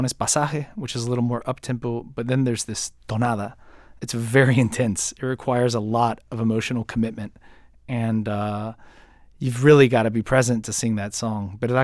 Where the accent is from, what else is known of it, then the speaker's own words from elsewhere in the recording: North Carolina, United States; living in my home state of North Carolina.